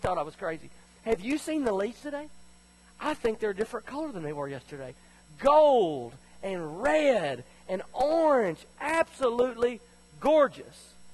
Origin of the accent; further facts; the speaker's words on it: Tennessee, United States; even though I was raised in Tennessee, coming here, we begin to experience a full calendar of season change.